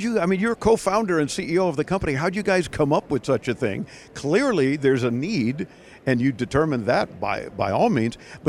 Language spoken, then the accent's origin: English; Miami, Florida, United States; we come from Miami, where there's a lot of humidity